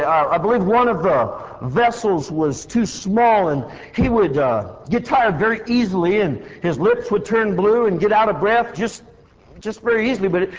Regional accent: California, United States; Now, you got to understand, I grew up in California.

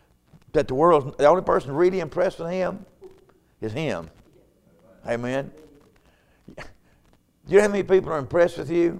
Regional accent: Marion, North Carolina, United States; I'm from Marion, North Carolina.

